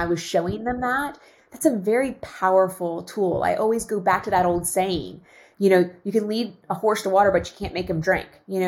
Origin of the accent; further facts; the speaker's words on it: Pennsylvania, United States; I grew up outside of Philadelphia, okay, on a farm